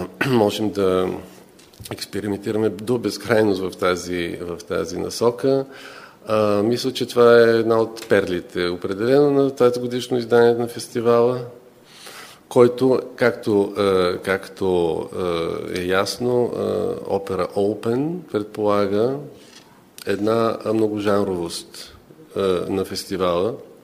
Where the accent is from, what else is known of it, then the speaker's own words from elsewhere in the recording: Plovdiv, Plovdiv Province, Bulgaria; Аз съм пловдивчанин, което се гордея всъщност, че работя в този град